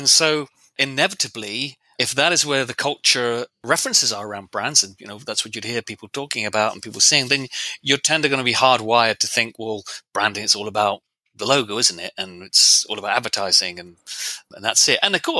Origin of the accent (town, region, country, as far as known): England, United Kingdom